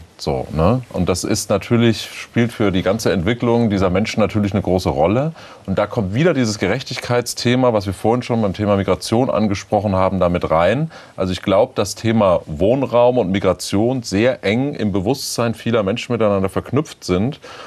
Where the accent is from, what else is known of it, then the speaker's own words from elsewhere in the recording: Bavaria, Germany; ich bin ja aus Bayern